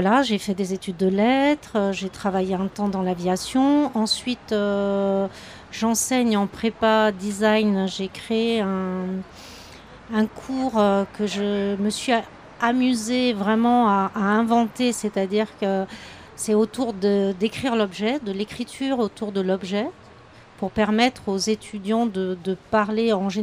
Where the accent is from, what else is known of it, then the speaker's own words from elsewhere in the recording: Corsica, France; je viens du Nil, je viens de la Corse, et je suis aussi issue d'un milieu paysan, puisque mon père était berger.